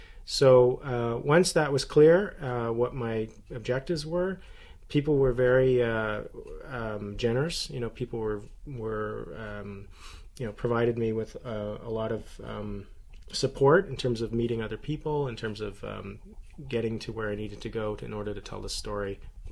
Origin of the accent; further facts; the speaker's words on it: Canada; living here in Toronto and, you know, being a Canadian